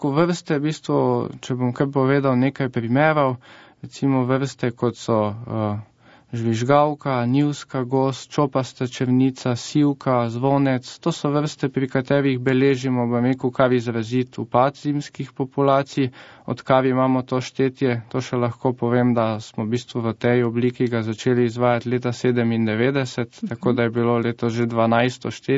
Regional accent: Maribor, Drava, Slovenia; razlog je pa tudi zato, ker sem v bistvu iz Maribora

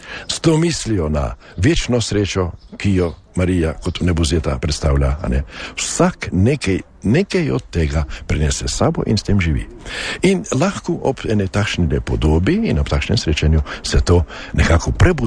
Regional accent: Slovenian Littoral, Slovenia; torej sem doma iz Koprske škofije in sam ima lepe spomine na še otroška leta

